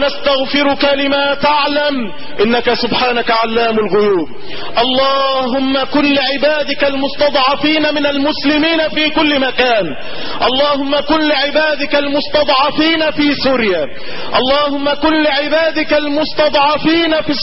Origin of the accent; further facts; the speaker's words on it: Egypt; بلدنا مصر